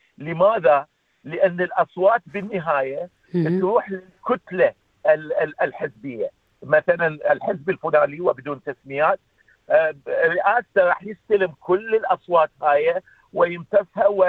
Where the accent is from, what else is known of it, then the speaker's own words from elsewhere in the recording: Iraq; accent: Iraqi Arabic; moved away; يعني أنا آسف مرات أتكلم باللغة الدارجة العراقية